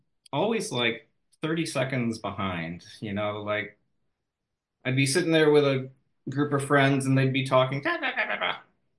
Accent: St. Louis, Missouri, United States; also born or lived in Southern Illinois; now in East Coast, United States; I'm a transplant to the East Coast of the US. I grew up in the Midwest, outside of St. Louis, Missouri, Southern Illinois. Large family, poor.

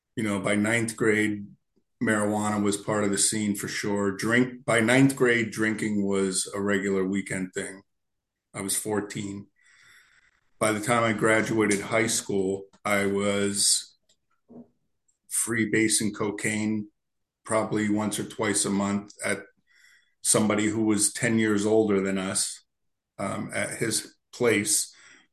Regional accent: Berwick, Pennsylvania, United States; also born or lived in Lancaster; 1966, Lancaster, Pennsylvania. We moved to my dad's hometown of Berwick about 3 months later. So I grew up in Berwick, Pennsylvania, a little s steel town. In, near the coal region in Pennsylvania, Susquehanna Valley. Roman Catholic kid, altar boy.

